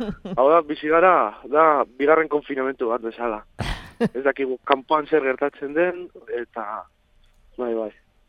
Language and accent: Basque; Basque Country, Spain; ni bizkaitarra naiz, eta etengabe egun osoan, 24 orduetan euskeraz egitea oso gutxitan